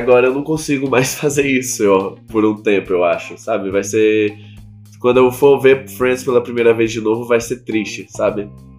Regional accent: Goiânia, Goiás, Brazil; Na minha terra natal, pela primeira vez, fazer meu show solo em Goiânia.

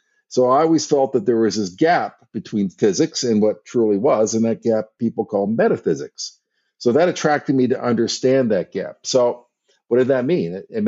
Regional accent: Ohio, United States; also born or lived in Michigan; Northern Ohio and actually Southern Michigan. So it's sort of Midwestern part of the United States. Very conservative.

